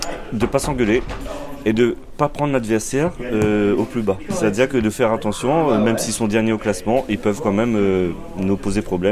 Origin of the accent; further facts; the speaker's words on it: Réunion, France; born there; moved away; Non, je suis né à La Réunion.